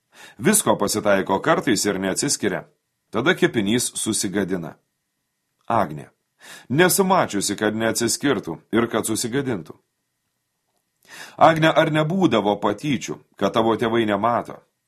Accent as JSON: {"language": "Lithuanian", "region": "Suvalkija", "country": "Lithuania", "said": "Esu suvalkietis, todėl viskas ir lieka namuose."}